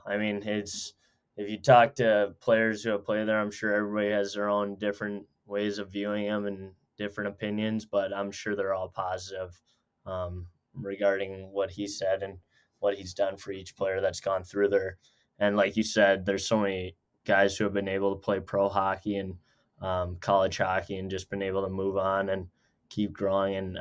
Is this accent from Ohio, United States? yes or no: no; Edina, Minnesota, United States; But yeah, growing up in Edina was awesome. I had two older brothers who also played for Edina, and kind of just growing up through that system. And I was the youngest